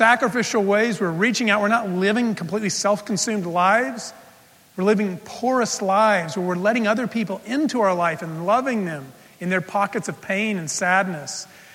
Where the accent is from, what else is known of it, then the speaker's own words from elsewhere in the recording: El Paso, Texas, United States; Well, I grew up in El Paso, Texas, and there was a church my family sometimes attended